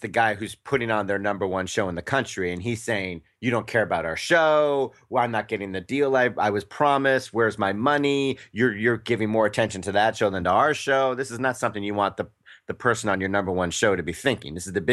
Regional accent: Florida, United States; since I was a 15-year-old kid growing up in South Florida

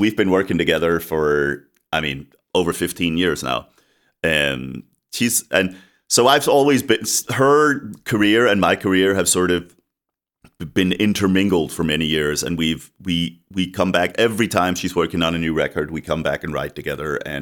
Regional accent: Copenhagen, Capital Region of Denmark, Denmark; I built a studio in Copenhagen, where I come from. I was born in Denmark

